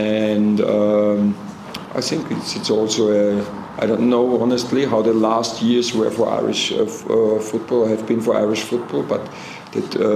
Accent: Austria; English is a second language; because I'm coming from Austria, and in Austria we had one team playing the qualification

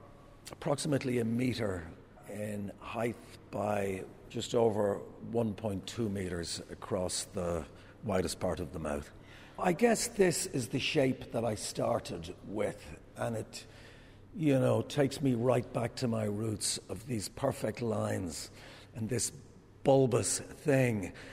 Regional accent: Ballymun, County Dublin, Ireland; I was one of 10 children. We grew up in Cedarwood Road in Ballymun, old Ballymun.

